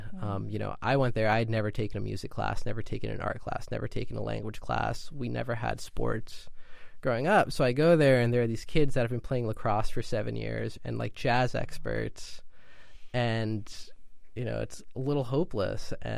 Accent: East Palo Alto, California, United States; I grew up in East Palo Alto, you know, I went to elementary schools in East Palo Alto, and then I went to a high school in Atherton.

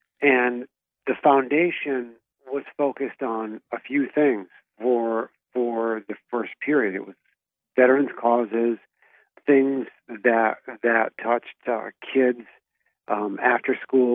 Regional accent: Milwaukee, Wisconsin, United States; now in Los Angeles, United States; I always related that I'm from Milwaukee, you know, because you get a bad rap with Boston people for living in Los Angeles, which is where I live, you know, and so I would always try and point them to the idea that I'm from Milwaukee

